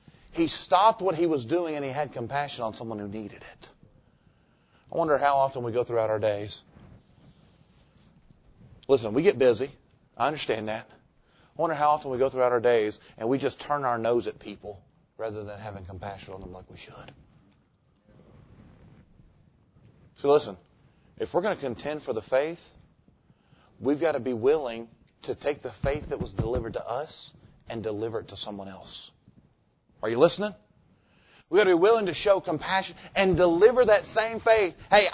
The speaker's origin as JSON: {"language": "English", "town": "Jacksonville", "region": "Florida", "country": "United States", "tie": "born or raised there", "said": "Growing up in Jacksonville, the pastor of the church that I attended was saved"}